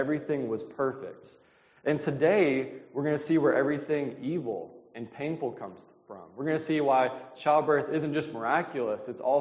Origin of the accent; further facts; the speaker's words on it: Mississippi, United States; I'm from Mississippi originally, and we're used to saying big good mornings to start off